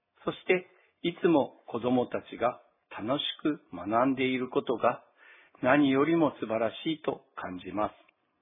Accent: Hokkaido, Japan; 私は北海道に生まれ、60年間北海道に住み続けていながら、

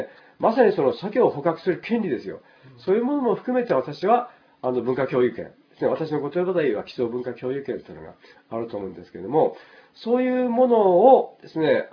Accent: Hokkaido, Japan; born there; 北海道生まれの人間とはそういう共通していると思うんですけども、自分たちの文化の浅さといいますかね

